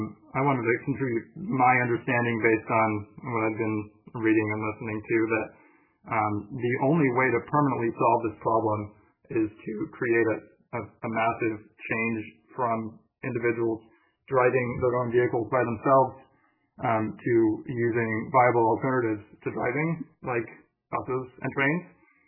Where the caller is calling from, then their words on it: Davis, California, United States; I'm calling in from Davis.